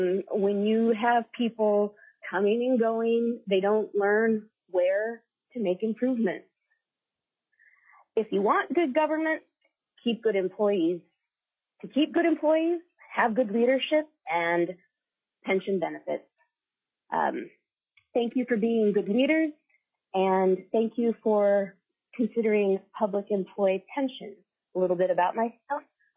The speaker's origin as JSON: {"language": "English", "town": "Anchorage", "region": "Alaska", "country": "United States", "said": "I am from Anchorage, Alaska."}